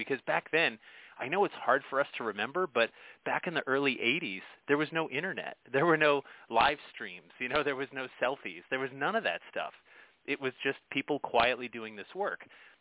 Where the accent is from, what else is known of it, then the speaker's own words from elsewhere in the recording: Newtown, Connecticut, United States; and I grew up in Newtown, which is where this whole event started